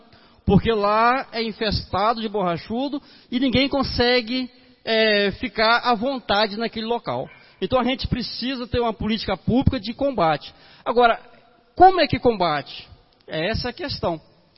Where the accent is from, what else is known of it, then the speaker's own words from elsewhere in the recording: Alfredo Chaves, Espírito Santo, Brazil; sou natural de Alfredo Chaves, sou nascido aqui.